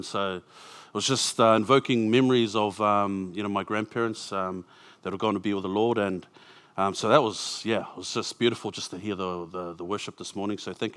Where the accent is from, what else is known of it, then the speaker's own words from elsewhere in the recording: Grey Lynn, Auckland, New Zealand; I grew up in Grey Lynn. So born in New Zealand, Aotearoa, to Samoan parents. Both of them had come from Samoa. So we grew up in Grey Lynn.